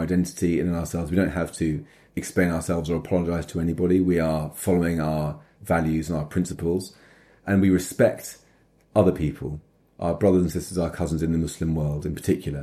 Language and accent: English; London, United Kingdom; I grew up in London, going to school in Stamford Hill.